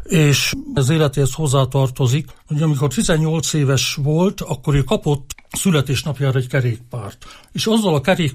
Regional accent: Mezőkövesd, Borsod-Abaúj-Zemplén, Hungary; Mert én ugye mezőkövesdi vagyok születésileg, és ott nevelkedtem

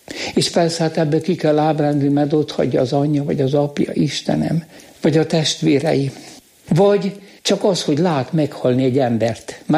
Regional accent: Hungary; én magyar vagyok. Magyar!

